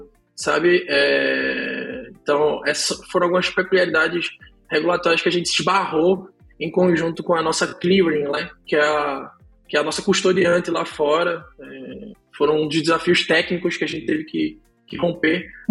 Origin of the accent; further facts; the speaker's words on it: Brazil; Embraer porque eu sou brasileiro.